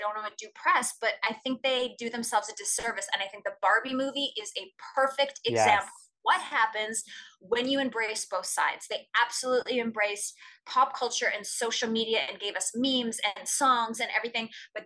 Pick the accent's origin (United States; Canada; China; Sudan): Canada; I grew up on … I'm from the middle of nowhere, Canada. … is our queen.